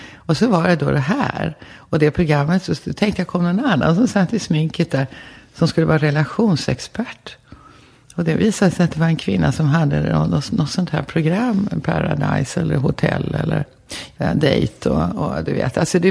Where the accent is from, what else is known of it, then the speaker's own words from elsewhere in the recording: Täby, Stockholm County, Sweden; Alltså jag kommer ju från Täby, jag är född och uppvuxen där. Det var ju landet på den tiden.